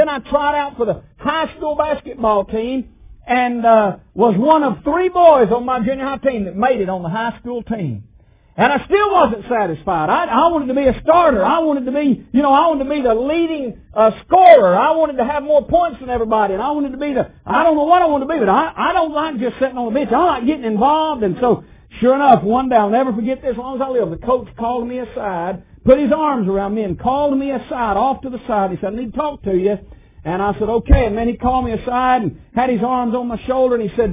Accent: Alabama, United States; When I was born in Alabama, I think I told you that. And I grew up in a little town close to Arab, Alabama. Arab is about 25 miles from Huntsville.

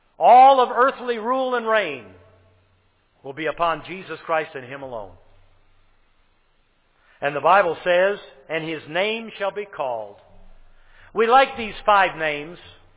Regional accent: Michigan, United States; I'm from Michigan. And that is a point of contention every November around here.

